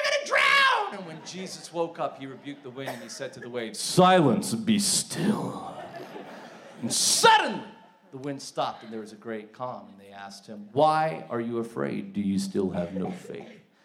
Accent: Manila, Metro Manila, Philippines; I went to an American school. That's why I have this accent. But I love growing up in the Philippines. It's a tropical country, man.

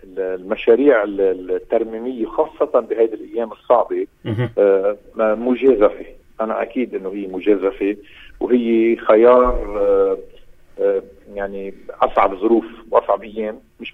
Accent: Bekaakra, North Governorate, Lebanon; طبعاً بعكفرة بطلت ضيعتنا، هي صارت مزار لكل حدا

